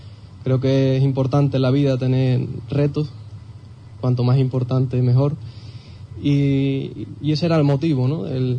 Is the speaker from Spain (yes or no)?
yes; Huelva, Andalusia, Spain; el aficionado de Huelva, mi gente, mi tierra